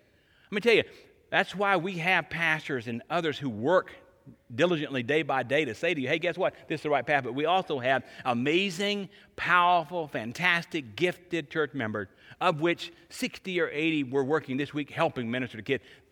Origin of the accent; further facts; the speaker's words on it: Fort Smith, Arkansas, United States; He was born, in the same area I was born in Arkansas.